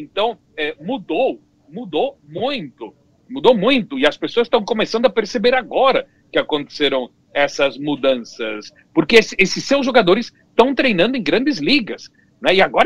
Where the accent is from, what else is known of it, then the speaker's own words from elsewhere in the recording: Londrina, Paraná, Brazil; Eu me criei em Londrina